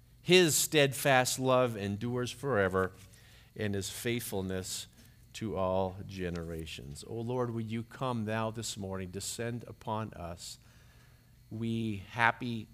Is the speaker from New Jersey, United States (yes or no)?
no; Colorado, United States; A farmer that grew up in my area, I grew up in Colorado